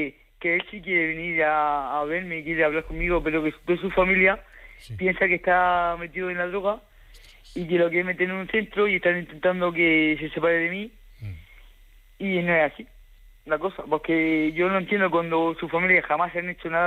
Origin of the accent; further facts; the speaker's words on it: Alhama de Murcia, Region of Murcia, Spain; yo soy de Alhama de Murcia